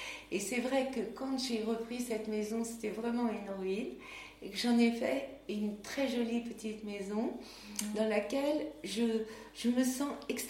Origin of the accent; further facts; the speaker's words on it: Paris, Île-de-France, France; born there; Je suis parisienne dans l'âme parce que je suis née à Paris